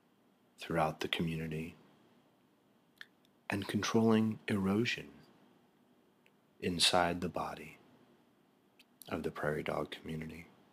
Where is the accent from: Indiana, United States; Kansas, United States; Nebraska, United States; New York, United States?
Kansas, United States; You may already know that I grew up in Kansas. Kansas is an interesting state with wide open plains and clear, endless skies. When I was a boy in Kansas, I always enjoyed the springtime.